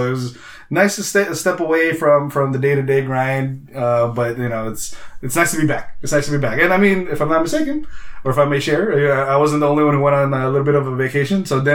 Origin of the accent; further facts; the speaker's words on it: Philippines; The motherland. I'm so Filipino right now. You guys don't even know how Filipino I am.